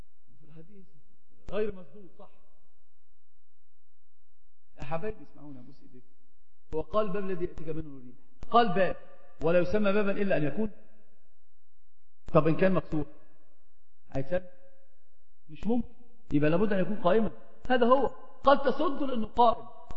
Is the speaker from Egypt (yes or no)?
yes; Egypt; عندنا في مصر يقولون مثل عظيم جدا